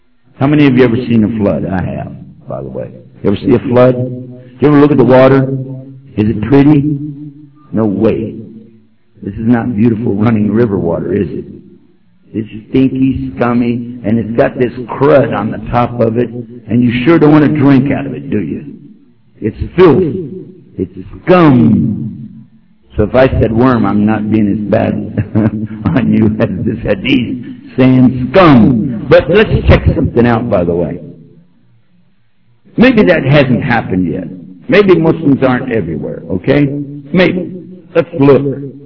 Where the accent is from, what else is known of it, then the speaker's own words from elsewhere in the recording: Texas, United States; But I did see our president from my home state, Texas, the Honorable President Mr. Bush, the son of the other Bush.